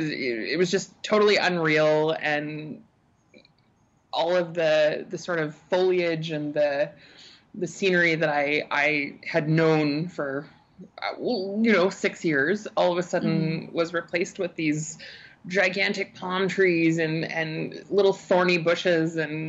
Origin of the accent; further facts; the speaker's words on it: Saudi Arabia; You know, it was really safe. We were on a compound. We absolutely had access to all parts of the city and the desert, and we spent a lot of time camping.